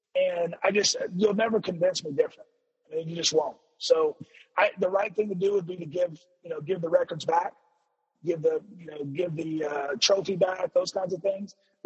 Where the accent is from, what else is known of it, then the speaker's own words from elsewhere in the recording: Kansas, United States; So obviously, I grew up in Kansas. I was a huge KU basketball fan as a kid.